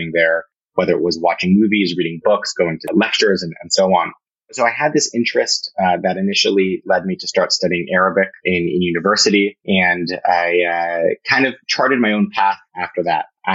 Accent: Berkeley, California, United States; So I grew up in the Bay Area, where I'm coming to you from today. Grew up in Berkeley, California

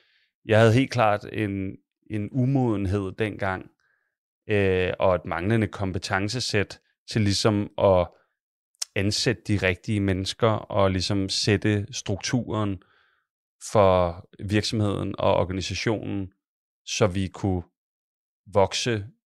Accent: Copenhagen, Capital Region of Denmark, Denmark; Jeg kommer fra Sydhavnen, så er jeg sådan et stort kærligheds... forhold til den bydel.

